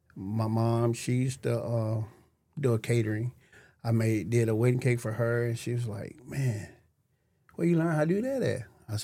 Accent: Detroit, Michigan, United States; When I came back from Detroit, I was like a little rougher than my sister and brothers because growing up in Detroit, it's a rough place to be.

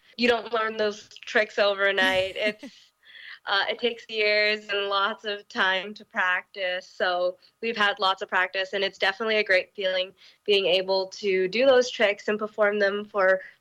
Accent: Canada; Yes, I am from Canada.

